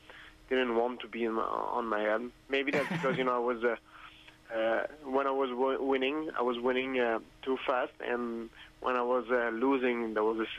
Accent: Canada; for winning, you know, in front of you know, my own crowd, my hometown fans, that was amazing. That was amazing. You know, I was the first fight of the night. And also the first UFC fight of the history in Canada.

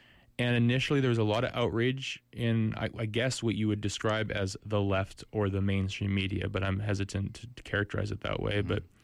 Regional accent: Canada; I'm struck as a Canadian who observes these elections.

